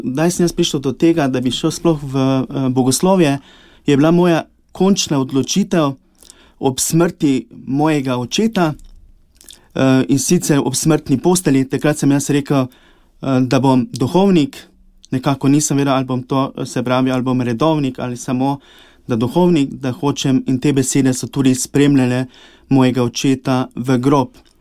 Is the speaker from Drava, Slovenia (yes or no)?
yes; Ptuj, Drava, Slovenia; Preživljal sem otroštvo v okolici Ptuja, to je Grajena, to je 6 km oddaljeno iz Ptuja. Tam sem tudi hodil obiskoval v osnovno šolo, kasneje pa sem nadaljeval srednjo šolo na Ptuju.